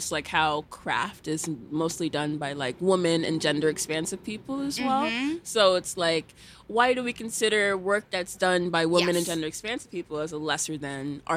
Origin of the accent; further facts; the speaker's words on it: Nigeria; I love being Nigerian. Like, I love being African.